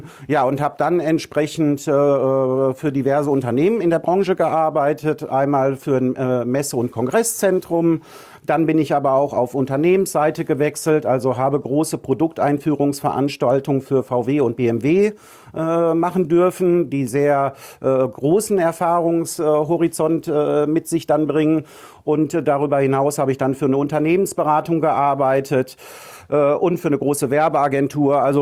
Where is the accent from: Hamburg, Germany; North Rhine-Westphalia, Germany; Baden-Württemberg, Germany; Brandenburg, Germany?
North Rhine-Westphalia, Germany; now in Nordfriesland, Germany; Nein, ich bin gerade dabei, mich hier einzusozialisieren und bin ein Kind des Ruhrgebiets